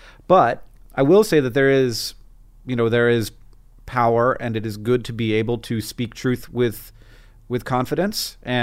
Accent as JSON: {"language": "English", "region": "Florida", "country": "United States", "tie": "born or raised there", "said": "On the, where I grew up in Florida, crows go, beep, beep, beep."}